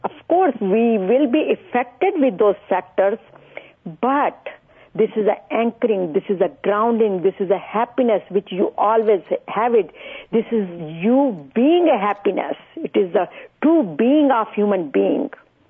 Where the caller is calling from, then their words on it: Danville, California, United States; No, actually, I'm calling you from Danville, California, near in the Bay Area.